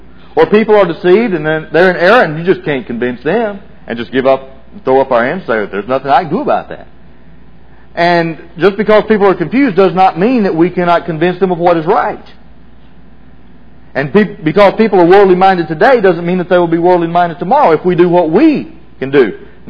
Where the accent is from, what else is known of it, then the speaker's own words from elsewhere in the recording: Pine Bluff, Arkansas, United States; You know, I come from Pine Bluff, and back when I was a young child, you know, there were 600-700 Christians in Pine Bluff, Arkansas